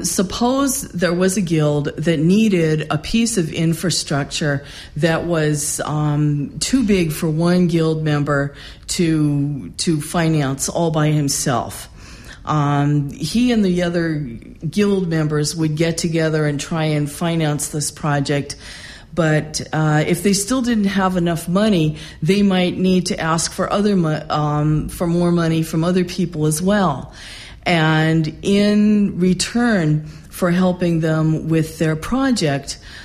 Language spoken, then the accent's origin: English; New York, United States; now in Los Angeles, United States; Well, I was born in New York and I grew up there, but most of my adult life I have lived in Los Angeles.